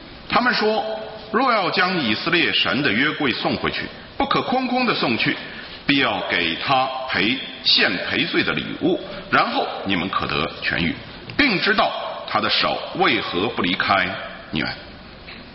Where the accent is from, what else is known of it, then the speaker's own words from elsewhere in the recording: Beijing, China; 这个我是北京人哈，你听我讲话大概就知道哈。